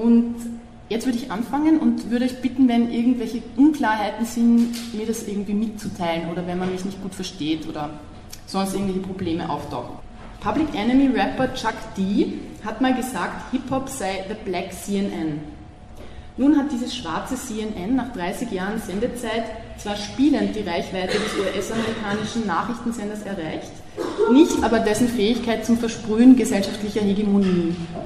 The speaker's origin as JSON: {"language": "German", "region": "Vienna", "country": "Austria", "said": "ich bin aus Wien. Ich lebe dort und arbeite dort an der Akademie der Bildenden Künste"}